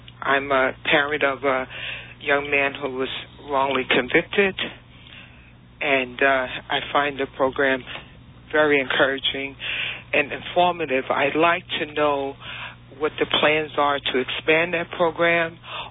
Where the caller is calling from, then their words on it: Hempstead, New York, United States; I'm calling from Hempstead, Long Island.